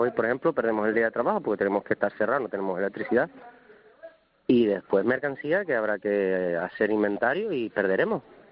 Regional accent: Canary Islands, Spain; now in La Gomera, Spain; Yo llevo aquí un año y medio prácticamente que me mudé a La Gomera, yo soy de Tenerife

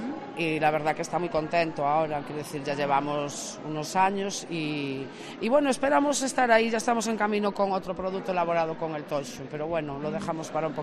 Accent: Corcubión, Galicia, Spain; nosotros somos de Corcubión, de Costa de Morte

